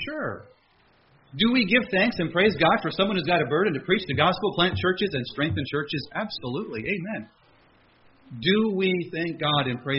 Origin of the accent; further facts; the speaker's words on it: Canada; because Jen is a U.S. citizen and I'm Canadian